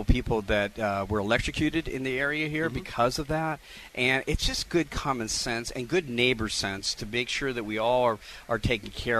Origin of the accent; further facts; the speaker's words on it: California, United States; I came from the San Francisco Bay Area. You know, earthquakes just happen.